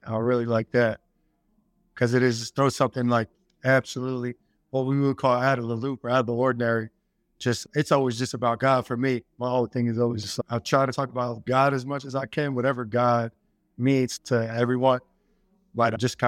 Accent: Philadelphia, Pennsylvania, United States; So I was born in Philly, had a crazy childhood. I did a lot of wild stuff. I grew up anywhere in Philly is wild.

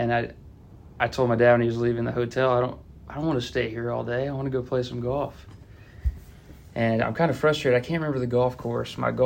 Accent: Garland, Texas, United States; But I grew up in Garland, really didn't know much about golf.

